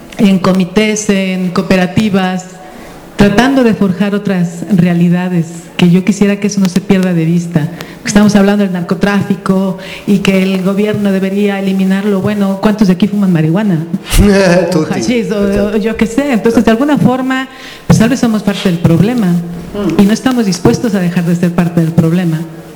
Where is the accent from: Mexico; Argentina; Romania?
Mexico; que a mí me lastiman porque soy mexicana